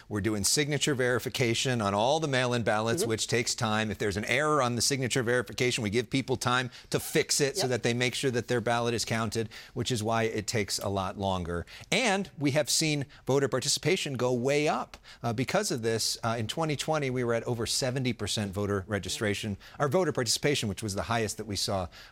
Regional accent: California, United States; I am a proud Californian.

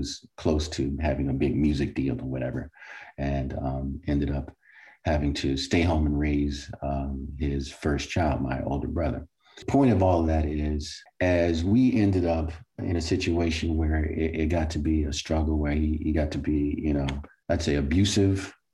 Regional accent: Baltimore, Maryland, United States; born or raised there

